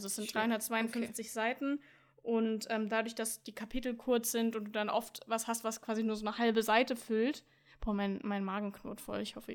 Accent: Germany; Dann sagt man, I'm from Germany und dann so, oh my God, I love your accent. Und ich immer so, ich hab keinen Akzent.

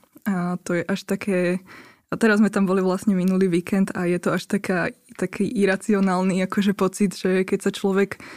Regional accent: Piešťany, Trnava Region, Slovakia; Určite som doma v Piešťanoch, tam som sa aj vrátila potom, ako som študovala v zahraničí a vlastne odvtedy tam bývam, som tam veľmi spokojná. Ale áno, je pravda, že teraz pracujem vlastne v Trenčine

